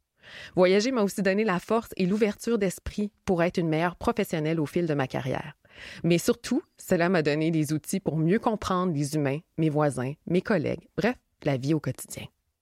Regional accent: Montreal, Quebec, Canada; born there; Je suis née à Montréal de parents portugais qui se sont rencontrés ici, ayant immigré au Canada seule.

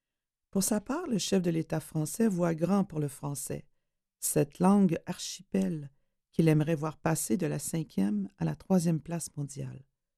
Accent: Quebec, Canada; Je ne le dis pas en tant que Québécois, car j'estime que nous sommes plutôt mal placés pour faire la leçon aux cousins. Je le dis en tant que francophone et surtout en tant que francophile passionné. Je ne suis pas anglophobe. Je suis heureux de parler anglais.

